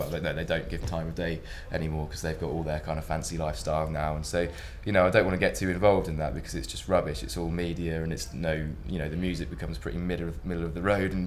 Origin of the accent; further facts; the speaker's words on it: Buckingham, South East England, United Kingdom; I grew up in Buckingham near Milton Keynes